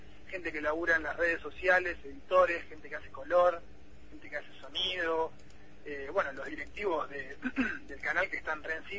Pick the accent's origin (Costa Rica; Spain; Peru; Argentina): Argentina; La Plata, Buenos Aires Province; somos nosotros los platenses.